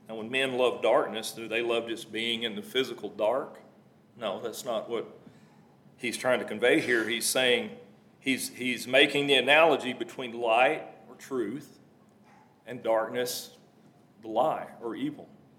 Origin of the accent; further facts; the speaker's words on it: Texas, United States; You know, as a guy born and raised in West Texas, I haven't seen the ocean that many times.